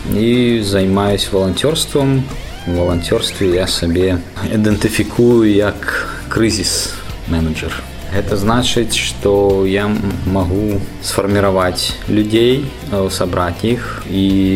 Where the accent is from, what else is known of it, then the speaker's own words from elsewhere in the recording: Belarus; Ukrainian is a second language; Я завжди говорив, що я білорус.